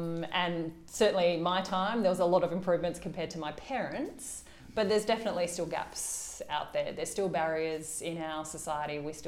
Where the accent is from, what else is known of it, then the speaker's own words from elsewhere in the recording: Tasmania, Australia; I was from Tasmania, which was even smaller than that. We were the only deaf family in all of Tassie.